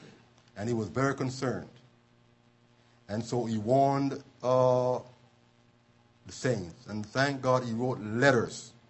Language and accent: English; Jamaica; little children in back in our country, Jamaica, or was born and raised in Jamaica.